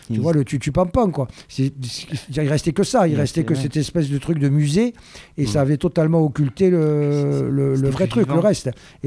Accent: Marseille, Provence-Alpes-Côte d'Azur, France; on était fort en tant que Marseillais.

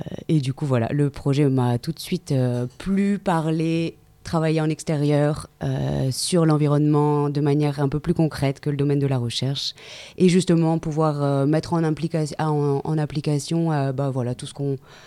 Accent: Provence-Alpes-Côte d'Azur, France; Je suis originaire du Var.

